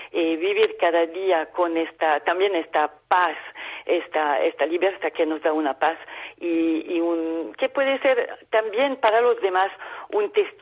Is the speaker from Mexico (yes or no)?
no; France; Spanish is a second language; Vivo en Francia y estoy francesa.